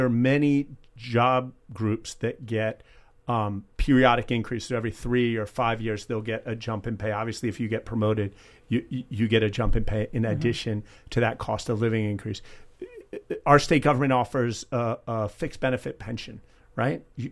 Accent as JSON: {"language": "English", "country": "United States", "said": "I'm American. So USA First, they announced their roster the other day."}